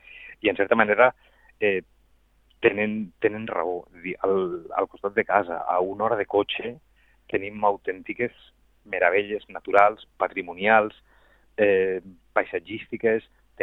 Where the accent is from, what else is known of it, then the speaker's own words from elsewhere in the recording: Catalonia, Spain; aquí tots som de Catalunya